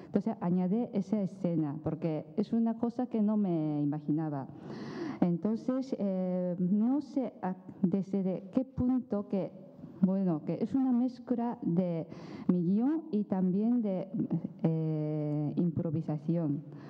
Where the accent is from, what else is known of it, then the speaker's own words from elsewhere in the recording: Tokyo, Japan; Spanish is a second language; Pero yo soy de Tokio, entonces les explico las frases en, digamos, en japonés de Tokio, digamos japonés general.